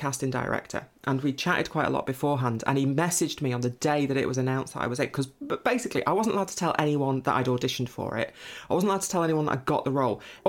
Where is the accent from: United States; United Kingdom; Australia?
United Kingdom; North West England; I grew up in Lancashire